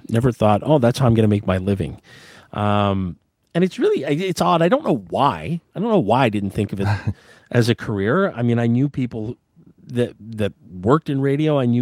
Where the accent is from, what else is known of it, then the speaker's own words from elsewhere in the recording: Ottawa, Ontario, Canada; That is my hometown, born and raised in Ottawa. Grew up most of my life right down in the Lower Town neighborhood, just a couple blocks over